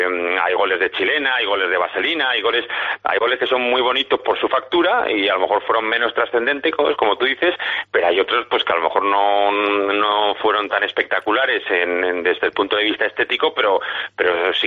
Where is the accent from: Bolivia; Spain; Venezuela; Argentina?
Spain; Bilbao, Basque Country; born there; yo soy del Atleti porque nací en Bilbao y de Cádiz porque estoy casado con una chica de San Fernando y llevo más de 30 años parando por allí con mucha frecuencia